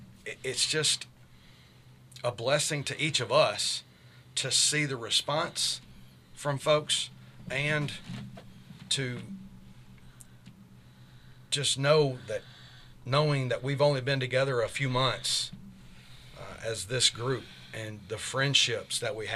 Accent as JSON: {"language": "English", "region": "Kentucky", "country": "United States", "said": "I'm from Western Kentucky"}